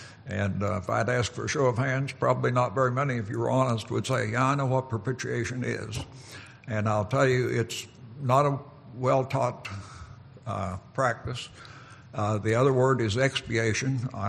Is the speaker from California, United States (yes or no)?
no; West Virginia, United States; but I'm from West Virginia. And I attended church a lot before I was saved.